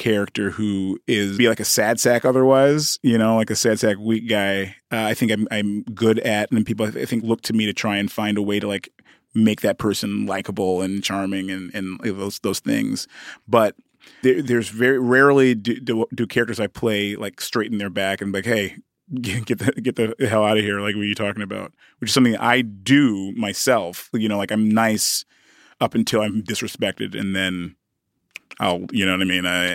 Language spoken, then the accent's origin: English; United Kingdom; But that I was British, maybe a couple other people.